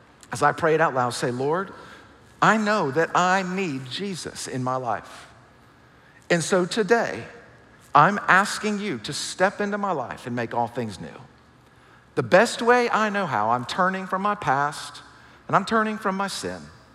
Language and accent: English; the South, United States; I'm from the South